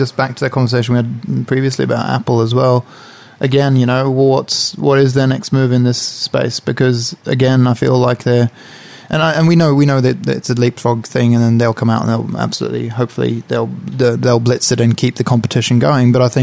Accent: Sweden; English is a second language; I mean, I'm from Sweden and just spent a lot of time in Europe and in the US.

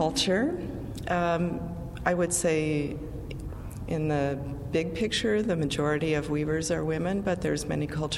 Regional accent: Midwest, United States; now in Santa Fe, United States; I grew up in the Midwest, and so this is a very familiar kind of landscape to me, although it's very different from where I live now in Santa Fe.

